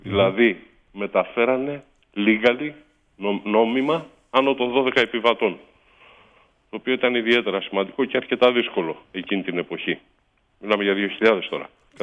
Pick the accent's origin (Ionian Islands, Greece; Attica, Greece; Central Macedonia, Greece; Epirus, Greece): Epirus, Greece; Igoumenitsa; moved away; Όταν έφυγα, θυμάμαι από την Ιγουμενίτσα, ο πατέρας μου είχε πει, OK, φεύγεις, καλά κάνεις